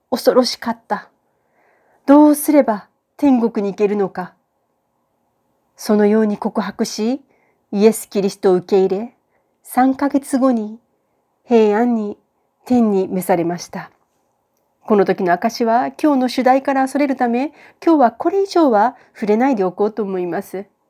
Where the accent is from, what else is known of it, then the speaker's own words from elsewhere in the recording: Kyoto, Japan; born there; 私は1971年、日本の京都で生まれました。私は幼稚園の頃から母に連れられて教会に通い始めました。